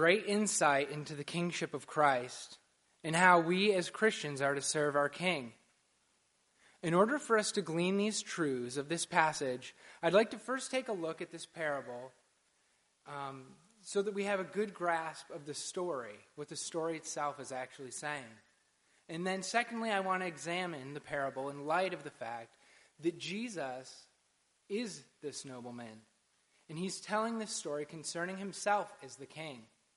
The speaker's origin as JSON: {"language": "English", "town": "Niagara Falls", "region": "New York", "country": "United States", "lives_now": "Philadelphia, United States", "said": "We're both originally from Niagara Falls, New York"}